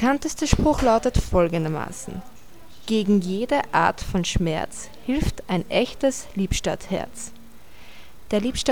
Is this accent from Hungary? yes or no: no; Gmunden, Upper Austria, Austria; now in Nice, France; Ich habe in Wien, der Hauptstadt von Österreich, studiert, komme jedoch aus einer kleinen Stadt in Oberösterreich. Meine Heimatstadt heißt Gmunden